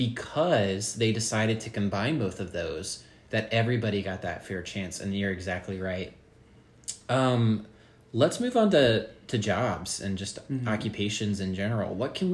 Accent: Springfield, Ohio, United States; I grew up in Springfield, Ohio, and there were two main high schools there known as North and South.

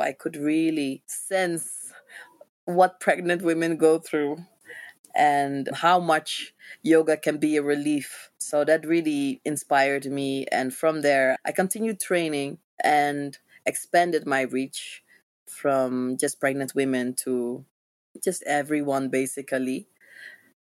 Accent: Netherlands; also born or lived in Ethiopia; I was adopted from Ethiopia to the Netherlands. And I was raised in the Netherlands.

